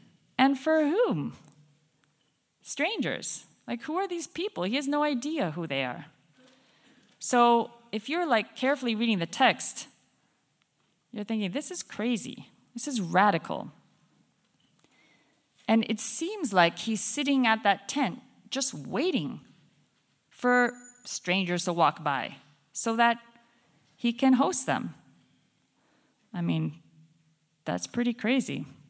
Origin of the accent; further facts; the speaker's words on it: Mbili, Western Bahr el Ghazal, South Sudan; So when I went back many years ago to Mapel, South Sudan, that's where I grew up. Well, not in Mapel, I grew up in Mbili, but Mapel is nearby.